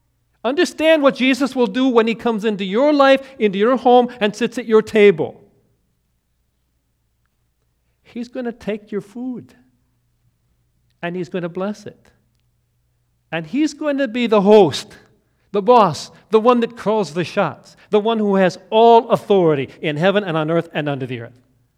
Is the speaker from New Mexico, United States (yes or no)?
no; New Richmond, Wisconsin, United States; I grew up in New Richmond, Wisconsin, so when I hear places like Ellsworth and River Falls